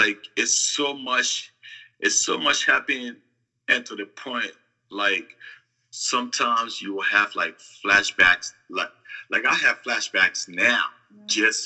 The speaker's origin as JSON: {"language": "English", "country": "Liberia", "tie": "born or raised there", "said": "Growing up in Liberia, from my father's side, I have 7 brothers and 8 sisters. And then from my mother's side is 3 of us. So I grew up with my mom a lot more."}